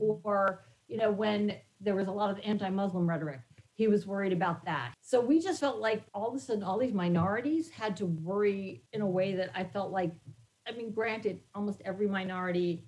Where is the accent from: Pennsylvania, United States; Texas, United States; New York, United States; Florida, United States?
New York, United States; I grew up in New York. My husband grew up in New Jersey.